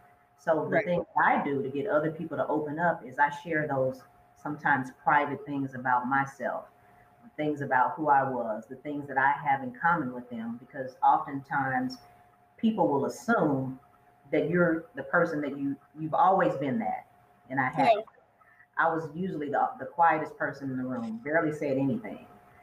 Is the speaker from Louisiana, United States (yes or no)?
yes; Louisiana, United States; born there; So I was born in Louisiana. So we know gumbo originated in the South, in New Orleans.